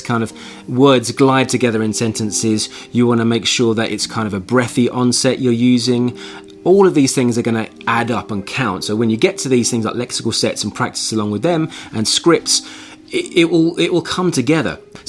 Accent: London, United Kingdom; accent: East London Essex; because my accent is more East London Essex

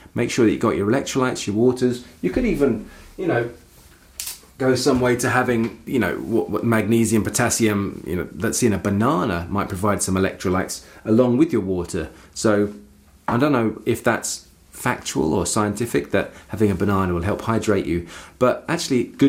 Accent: London, United Kingdom; I am from London, and I often have a vocal onset which is stop, start very quickly.

